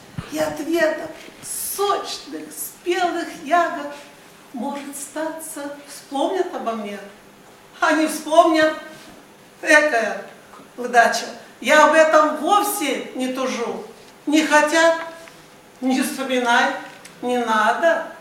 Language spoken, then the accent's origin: Russian; Amur Oblast, Russia; Я родилась в Амурской области, у китайской границы, среди великолепных сопок